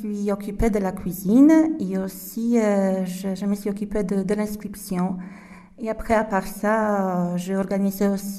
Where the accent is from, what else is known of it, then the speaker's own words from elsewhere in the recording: Poland; now in France; je suis polonaise. Et ça fait 5 ans déjà que j'habite dans ce beau département avec ma famille.